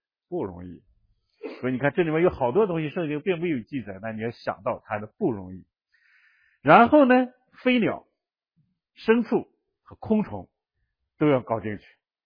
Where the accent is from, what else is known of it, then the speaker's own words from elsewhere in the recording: China; 那我们中国人的汉字里面把这个船就解释成这样，对吧？